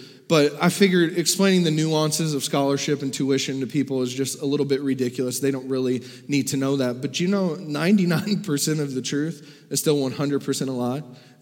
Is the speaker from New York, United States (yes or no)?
no; Kentucky, United States; Or I'm from Kentucky.